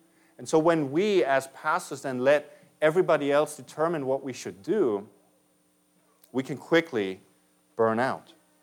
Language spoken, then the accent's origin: English; Halle, Saxony-Anhalt, Germany; which is a city in Germany where he went to university, also my hometown